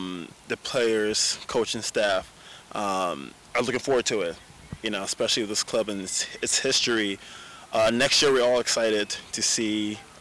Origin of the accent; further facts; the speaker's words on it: Ghana; born there; also born or lived in South Africa; my family's from Ghana. I was born in Ghana as well. So, you know, that's home for me.